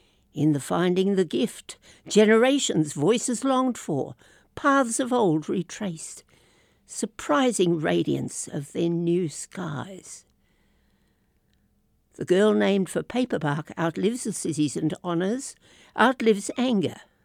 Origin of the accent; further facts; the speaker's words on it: Brisbane, Queensland, Australia; I was brought up in Brisbane on the north side of the river, so Stradbroke was way across Moreton Bay.